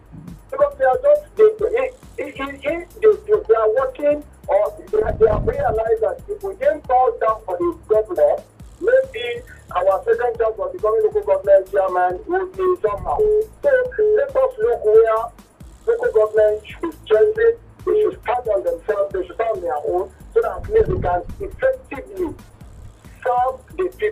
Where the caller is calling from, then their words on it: Cameroon; From Cameroon